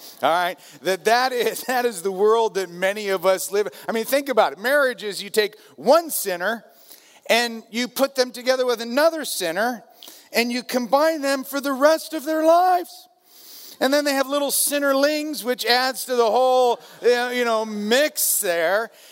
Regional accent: California, United States; I'm from Southern California.

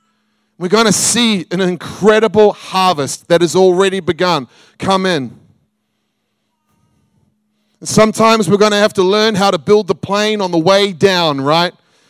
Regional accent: New Zealand; When I grew up in New Zealand, from the age of 5 years old, I was bullied severely.

